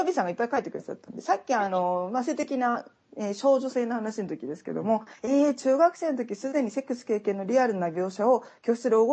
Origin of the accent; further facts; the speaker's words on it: Ichikawa, Chiba, Japan; 違います、市川市です。